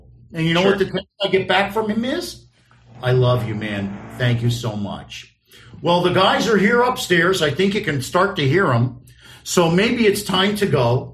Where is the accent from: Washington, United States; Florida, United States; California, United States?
Florida, United States; North Miami Beach; Another one, guy in the neighborhood I grew up in North Miami Beach, for some reason it's become white hot.